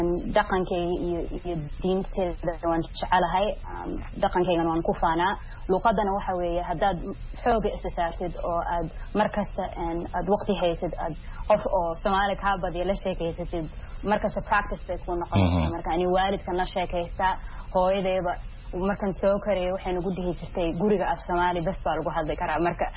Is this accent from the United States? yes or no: yes; United States; maadaama aan Soomaali ahay Mareykanna aan ku dhashay oo ku soo koray